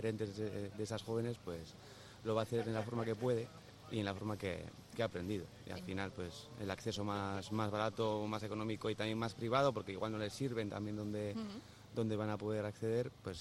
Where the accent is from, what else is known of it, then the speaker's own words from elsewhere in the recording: Bilbao, Basque Country, Spain; por lo que yo he transitado también como un bilbaíno más, pues dentro de lo esperado.